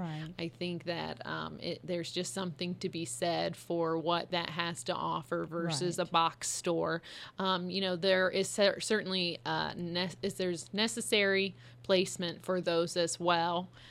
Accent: Bucyrus, Ohio, United States; now in Marion, United States; I'm originally from Bucyrus. I came here for cosmetology school.

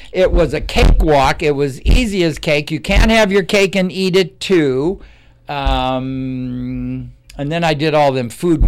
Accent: Ireland; See, I'm Irish, so I'm into the shepherd pie, right?

